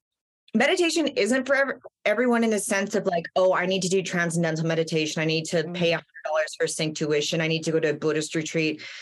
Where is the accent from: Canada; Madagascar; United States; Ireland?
Canada; Jasper, Alberta; now in Vancouver, Canada; like I'm from Jasper National Park